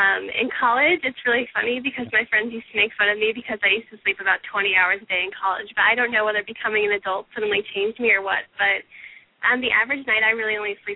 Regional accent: New York, United States; Well, I'm a New Yorker. What can I say?

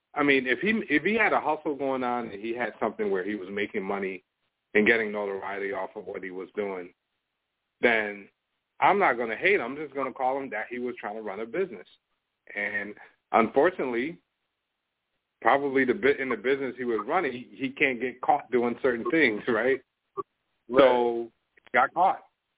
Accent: New York, United States; now in Toronto, Canada; New York.

